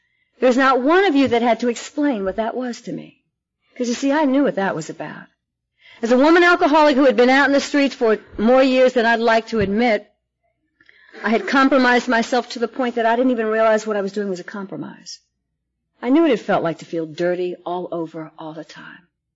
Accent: New York City, New York, United States; also born or lived in Manhattan; now in Las Vegas, United States; I mean, I grew up in the South Bronx in New York, and by the end of my drinking, before I moved to Las Vegas, I was living on the Upper East Side of Manhattan

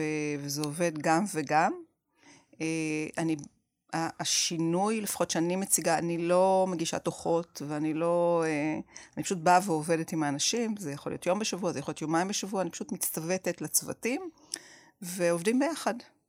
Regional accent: Safed, Northern District, Israel; למרות ש-40 שנה אני כבר לא גרה שם, אבל אני עדיין, כששואלים אותי מאיפה אני אומרת שאני מצפת.

